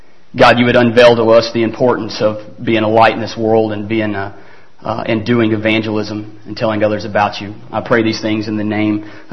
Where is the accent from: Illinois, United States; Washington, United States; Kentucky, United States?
Kentucky, United States; now in Fort Worth, United States; I'm from Kentucky, and I'm going to school in Fort Worth.